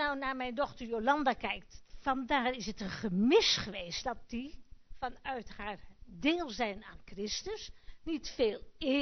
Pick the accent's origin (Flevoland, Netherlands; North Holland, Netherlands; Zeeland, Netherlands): North Holland, Netherlands; Hilversum; ik kom dus uit Hilversum, en daar hebben we tegenwoordig de gemeente Thousand Hills.